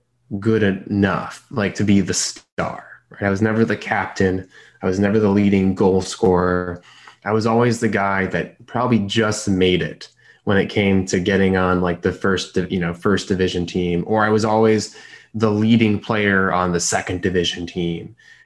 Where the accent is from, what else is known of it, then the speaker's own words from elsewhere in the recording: Chicago, Illinois, United States; He wasn't from the U.S. I was born and raised in Chicago, or near Chicago, but played soccer pretty much my whole youth.